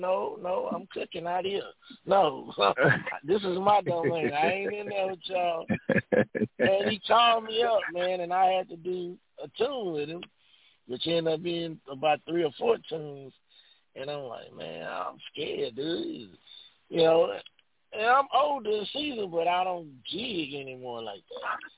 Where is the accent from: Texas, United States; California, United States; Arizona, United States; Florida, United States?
Texas, United States; Houston; I'm from Houston.